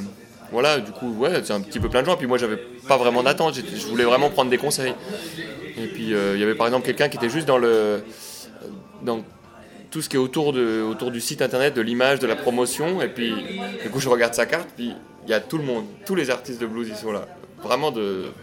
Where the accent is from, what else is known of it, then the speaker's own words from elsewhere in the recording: Switzerland; quand je lui dis qu'on vient de Suisse